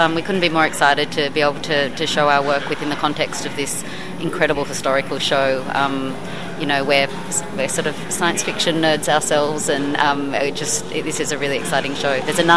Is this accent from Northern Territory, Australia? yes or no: no; Sydney, New South Wales, Australia; now in Berlin, Germany; We're from Sydney originally. For the last sort of 15 months, we've been based in Berlin, and now I suppose we're moving between Sydney and Berlin.